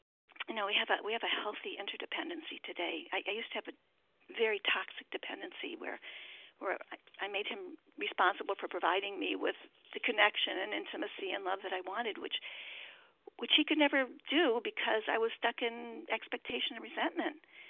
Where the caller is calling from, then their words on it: Baltimore, Maryland, United States; I'm calling from Baltimore. … our gratefully recovered compulsive overeater in Baltimore.